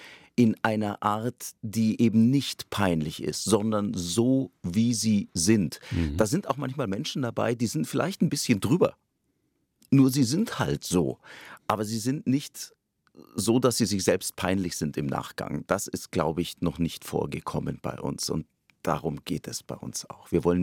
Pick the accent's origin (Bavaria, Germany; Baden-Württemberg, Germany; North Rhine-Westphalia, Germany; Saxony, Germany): Bavaria, Germany; Ich fühle mich unglaublich wohl in Bayern. Das ist meine Heimat.